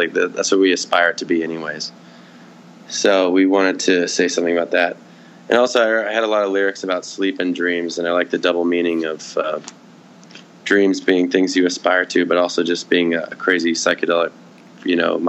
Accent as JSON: {"language": "English", "town": "Seattle", "region": "Washington", "country": "United States", "tie": "born or raised there", "also_born_or_lived": "New York", "lives_now": "Los Angeles, United States", "said": "No, I lived there the last 10 years, but I grew up in Seattle."}